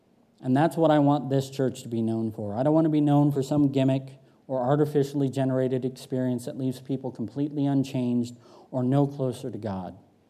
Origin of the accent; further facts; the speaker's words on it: California, United States; also born or lived in New York; I was born in New York and raised in Northern California, and I was in a little tiny redneck town full of a bunch of cowboys and roughnecks.